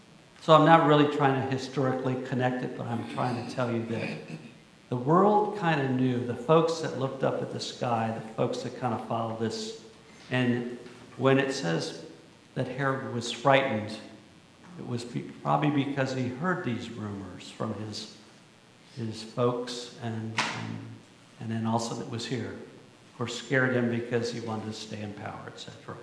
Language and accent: English; Riviera Beach, Florida, United States; As a kid growing up in Riviera Beach, which was a very little town then, just like Boynton was a little town then, probably a lot of farms, and we would go to the beach.